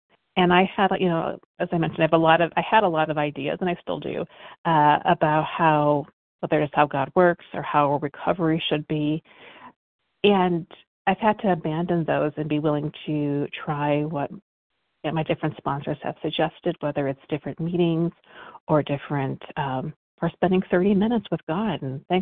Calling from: California, United States; Hi, good morning. … in California.

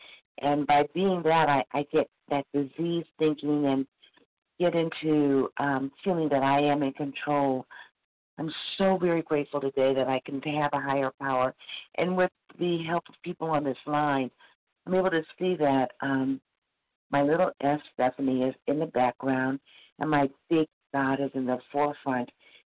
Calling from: Missouri, United States; Sorry, I'm calling from Missouri.

